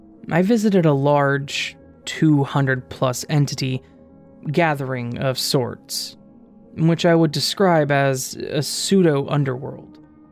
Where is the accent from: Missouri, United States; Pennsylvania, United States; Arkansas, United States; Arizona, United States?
Pennsylvania, United States; Pittsburgh; I remember telling her my name and that I was from Pittsburgh